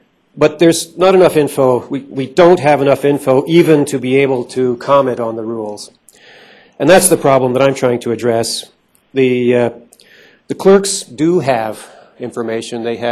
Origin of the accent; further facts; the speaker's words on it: Carbondale, Colorado, United States; from Carbondale, Colorado.